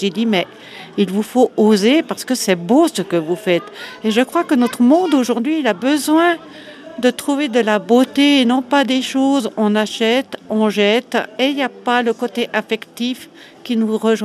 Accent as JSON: {"language": "French", "town": "Le Locle", "region": "Neuchâtel", "country": "Switzerland", "said": "Pour me présenter, je viens du Locle"}